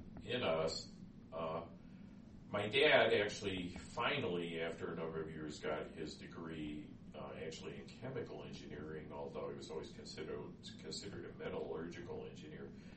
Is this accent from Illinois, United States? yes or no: yes; Chicago, Illinois, United States; also born or lived in Wisconsin; Of course, I was born and raised in Chicago, but all my high school and college and graduate school years were in Wisconsin.